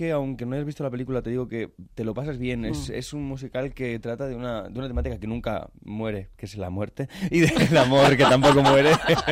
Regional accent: Barcelona, Catalonia, Spain; moved away; soy de Barcelona, pero llevo aquí ya como 18 años, si no recuerdo mal. Así que ya es mi primera casa prácticamente.

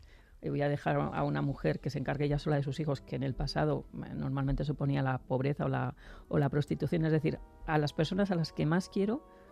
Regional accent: Spain; now in Madrid, Spain; yo como me crié en Viendavalledos todos los fines de semana en los montes de Toloño, fíjate, necesito, y ahora que vivo en Madrid lo tengo más cerquita

